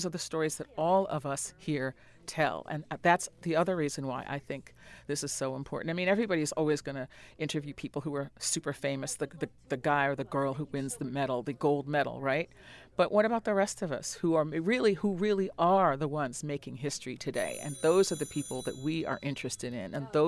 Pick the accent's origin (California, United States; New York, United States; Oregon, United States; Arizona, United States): New York, United States; Brooklyn; so shout out to Brooklyn, which is I'm from Brooklyn.